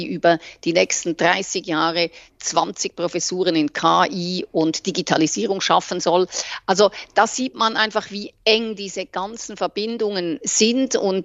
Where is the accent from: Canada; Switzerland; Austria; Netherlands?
Switzerland; now in Germany; Ich merke ja auch hier als Schweizerin in Deutschland, dass immer alle beim ersten Wort, das ich sage, sofort wissen, von wo ich komme.